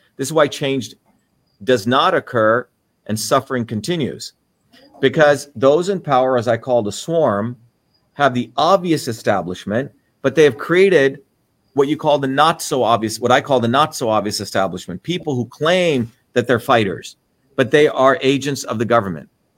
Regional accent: New Jersey, United States; I mean, when I grew up in New Jersey, people curse, right?

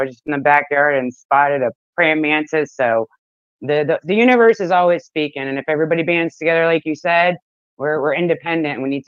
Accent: Bridgeport, Connecticut, United States; Bridgeport.

